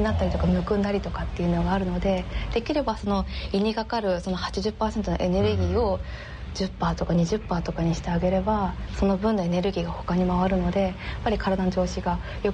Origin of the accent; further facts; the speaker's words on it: Niigata, Japan; 地元新潟というのもあるんですけれど